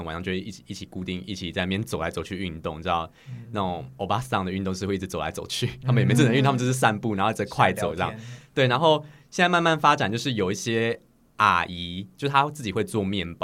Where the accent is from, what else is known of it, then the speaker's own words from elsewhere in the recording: Pingxi, New Taipei, Taiwan; 因为我小时候就是我住平溪